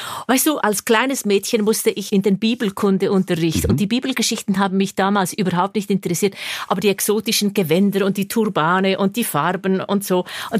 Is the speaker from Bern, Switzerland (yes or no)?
yes; Bern, Switzerland; now in Zürich, Switzerland; Ich bin von Bern nach Zürich umgezogen. Ich bin ja ursprünglich aus Bern.